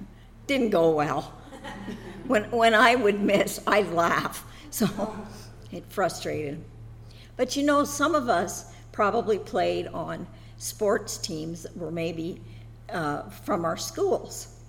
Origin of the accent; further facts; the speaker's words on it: Owen Sound, Ontario, Canada; Now, where I grew up in Owen Sound, two high schools, West Hill, yay, and the OSCVI, boo.